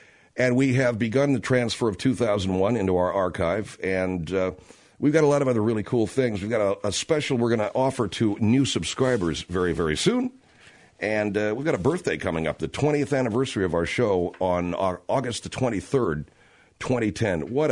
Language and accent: English; Los Angeles, California, United States; But the biggest reception was reserved for my hometown, Los Angeles.